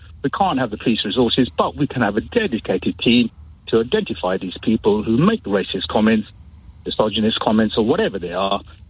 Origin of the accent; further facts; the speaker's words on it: United Kingdom; I'm a British agent, born and bred here, paid all my taxes here